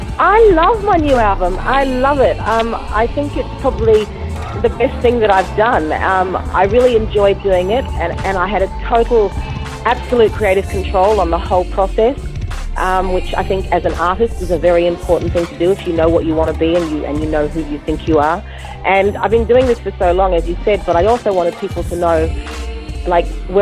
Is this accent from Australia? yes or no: yes; Australia; I think growing up in Australia, I had a great kind of dictionary of music, but also having a mother who had an American connection